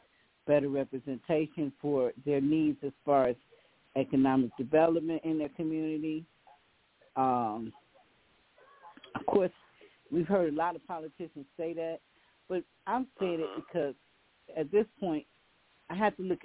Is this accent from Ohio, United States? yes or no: yes; Ohio, United States; now in Richmond, United States; I live in Richmond. I've been here 4 years, but I grew up on Superior, and I hung out a lot in the Kinsman Harvard area.